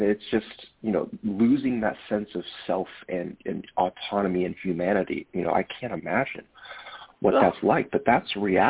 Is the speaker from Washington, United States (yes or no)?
no; California, United States; I'm actually calling from San Francisco. I grew up in the Bay Area, so it's been nice to be back here.